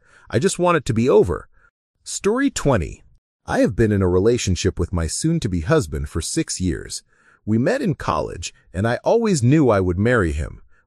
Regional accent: India; To answer 2 of the more frequent questions, yes, I am Indian.

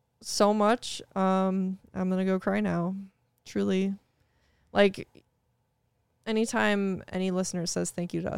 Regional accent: Nova Scotia, Canada; from Nova Scotia, Canada.

